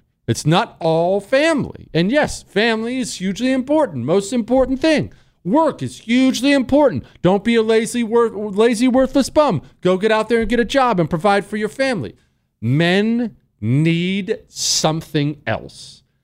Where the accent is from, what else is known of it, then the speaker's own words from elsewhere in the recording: Connecticut, United States; I'm 19, and I'm from Connecticut.